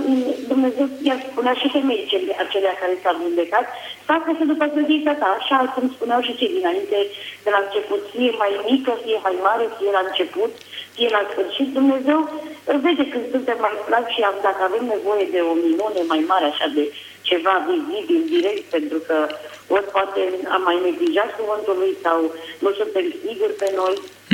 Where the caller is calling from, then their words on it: Bolintin, Giurgiu County, Romania; sunt din Bolintin.